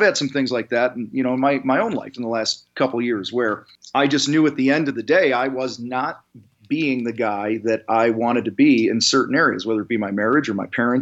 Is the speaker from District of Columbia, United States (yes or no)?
no; Wheaton, Illinois, United States; I'm actually from Wheaton, Illinois, originally, just outside of Chicago, about an hour, and come from a strong football tradition and stuff, Wheaton North High School.